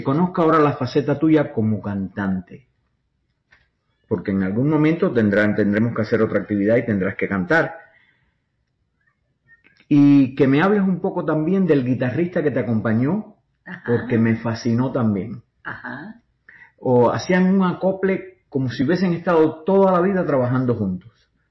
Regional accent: Cuba; Y yo como cubano, imagínate, ¿qué te puedo decir?

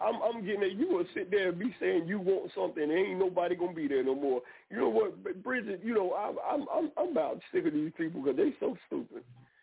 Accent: Monroe, North Carolina, United States; I had to make my album up in Charlotte, North Carolina, even though I was from Monroe, North Carolina

